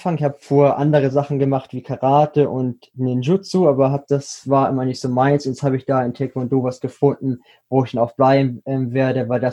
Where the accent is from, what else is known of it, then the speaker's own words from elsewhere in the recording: Hamburg, Germany; born there; accent: Hamburg dialect; also born or lived in Neu Wulmsdorf; Nein, also ich wurde in Hamburg geboren und bin dann später so an Rande von Hamburg gezogen. Also es ist Niedersachsen, es gehört zwar schon zu, also nach Niedersachsen, ein kleiner Ort in Niedersachsen namens Wulmsdorf. Der zwar an der Grenze zu Hamburg ist